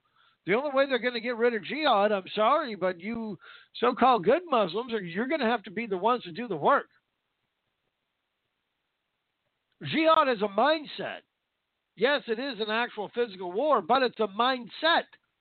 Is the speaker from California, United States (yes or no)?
no; Vancouver, Washington, United States; We had Russians in my hometown of Vancouver, Washington.